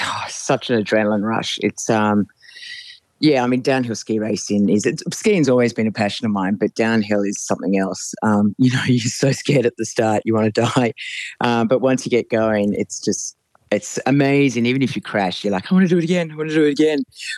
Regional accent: Sydney, New South Wales, Australia; Yeah, I grew up in Cremorne, which is, I break out in highs when I go back there now. It's a completely different place.

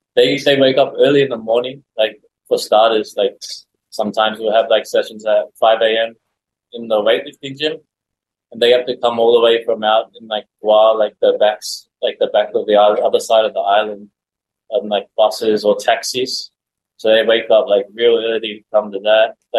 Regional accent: Australia; I didn't really have it growing up in Australia.

